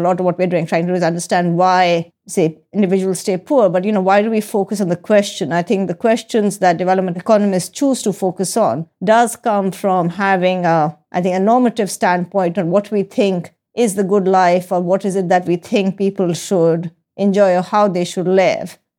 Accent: India; moved away; I grew up in India, so I was very much an insider

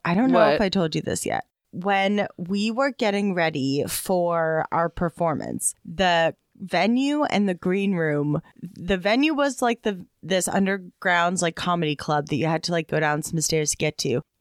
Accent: California, United States; You can drive all the way to my home state of California.

